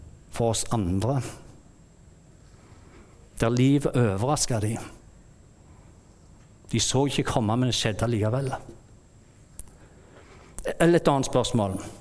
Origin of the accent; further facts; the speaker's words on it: Bryne, Rogaland, Norway; når jeg vokste opp på Bryne